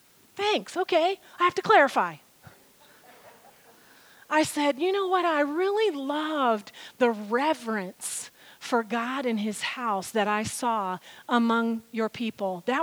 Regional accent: the South, United States; I grew up in the South. I don't ever remember seeing one Catholic church in the community where I lived, ever.

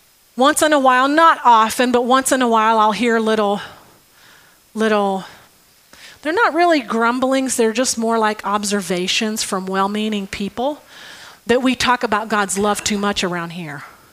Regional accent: the South, United States; because I'm a Southern girl. I was brought up in the South, and every good Southerner has sweet tea in their fridge.

